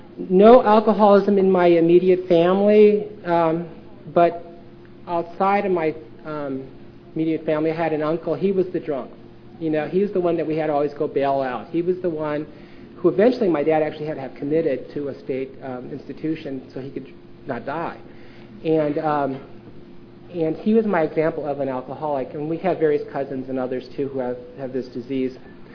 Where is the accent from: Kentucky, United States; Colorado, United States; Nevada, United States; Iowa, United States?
Iowa, United States; Davenport; born there; I was born in Davenport, Iowa.